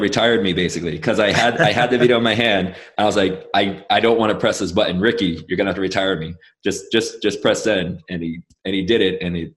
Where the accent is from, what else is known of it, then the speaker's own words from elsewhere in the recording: California, United States; I'm a Californian.